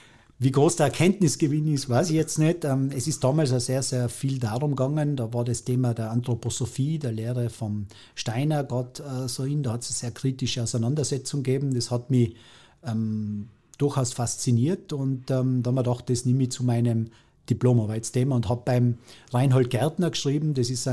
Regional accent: Kartitsch, Tyrol, Austria; Also ich bin gebürtiger Kaditscher. Ich bin heute nach wie vor alle 3 Wochen in Kaditz daheim bei der Familie.

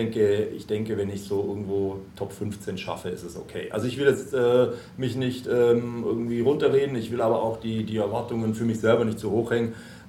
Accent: Baden-Württemberg, Germany; moved away; in Oberschwaben, in meiner alten Heimat.

